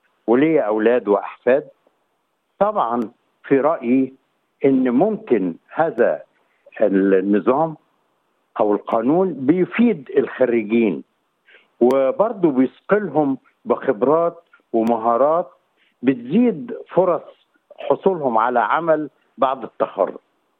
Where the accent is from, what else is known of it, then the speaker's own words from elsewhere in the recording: Egypt; أنا مصري وكنت ضابط بالقوات المسلحة المصرية